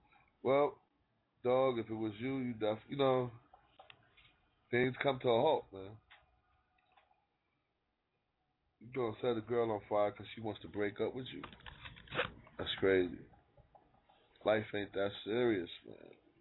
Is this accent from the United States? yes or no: yes; New York City, New York, United States; You know, I come from East Side, East Harlem, 100, you know, across the 110. You know, that's where I come from.